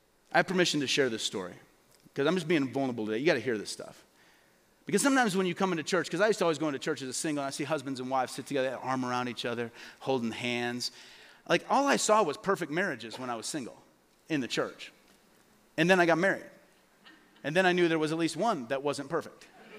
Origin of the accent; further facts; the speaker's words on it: Peoria, Illinois, United States; I went back to my hometown of Peoria, Illinois to preach at this church one weekend.